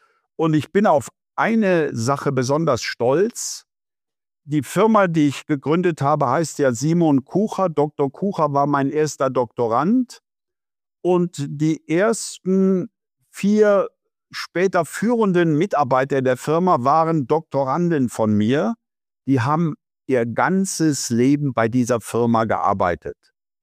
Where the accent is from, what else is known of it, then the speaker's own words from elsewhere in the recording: Wittlich, Rhineland-Palatinate, Germany; bin zum Beispiel Vorsitzender des Kuratoriums in der Stiftung meiner Heimatstadt Wittlich. Also man kann sagen, sehr heimatverbunden, und die Antwort auf diese Frage, was empfindest du als deine Heimat, wäre ganz klar Eifel, Eifel-Mosel-Gebiet.